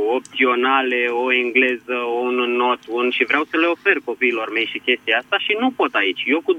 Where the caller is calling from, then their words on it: Bucharest, Romania; din București.